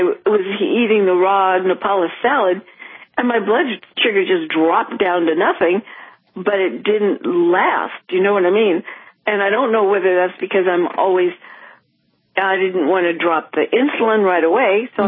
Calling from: California, United States; California

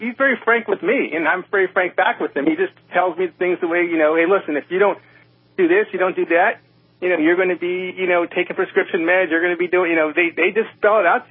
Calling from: Riverside, California, United States; I'm calling from Riverside.

